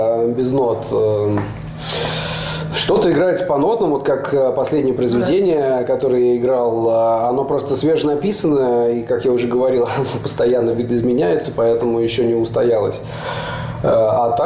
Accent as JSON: {"language": "Russian", "region": "Moscow", "country": "Russia", "tie": "born or raised there", "also_born_or_lived": "Rostov-on-Don", "said": "то есть мой дед был наполовину поляк, наполовину белорус. Я родом из Ростова-на-Дону, но вырос в Москве, там и живу."}